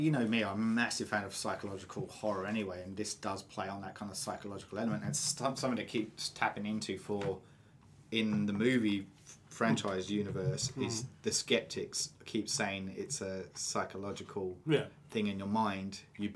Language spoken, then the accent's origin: English; England, United Kingdom; But I'm English.